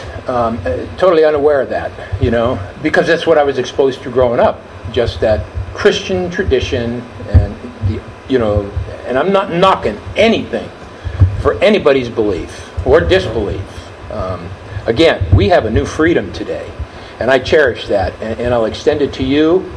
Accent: New York City, New York, United States; When I was a kid, I grew up on the Lower East Side, right across the street from St. Stan's School and Church.

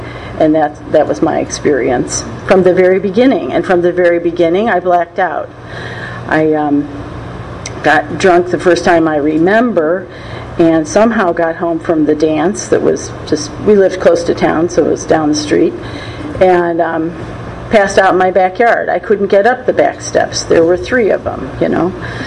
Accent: Lake Forest, Illinois, United States; also born or lived in Glencoe; I was raised in Lake Forest, Illinois, in Glencoe, and then moved to Lake Forest when I was in first grade, and I lived there until I went to the University of Illinois in Champaign-Urbana.

